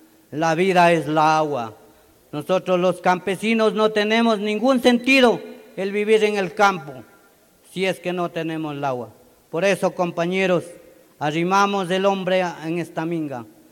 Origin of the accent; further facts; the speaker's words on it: San José del Tambo, Bolívar, Ecuador; vengo desde la provincia de Bolívar, del Cantón Chillanes, Parroquia San José del Tambo, Comunidad San Pablo de Amalí.